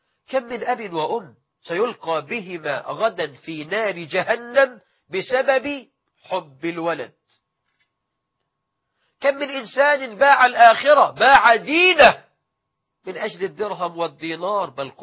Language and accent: Arabic; Egypt; الناس عندنا في مصر لما يتعاملوا مع واحد بخيل يقولوا له